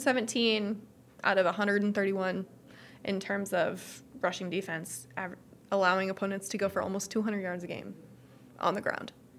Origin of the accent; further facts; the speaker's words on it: Nebraska, United States; I'm from Nebraska. I love offensive line play.